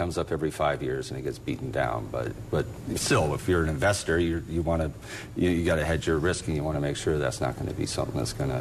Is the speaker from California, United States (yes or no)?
no; Denver, Colorado, United States; Well, it's interesting, and I'm originally from Denver, actually, and I'm licensed in Colorado